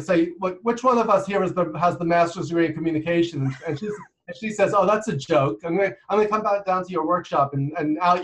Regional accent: New York, United States; people never assume I'm an introvert because I'm from New York. I talk loud, I talk fast

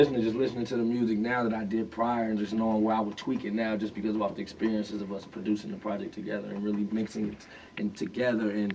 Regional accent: Compton, California, United States; Of course, I mean, I'm fucking from Compton.

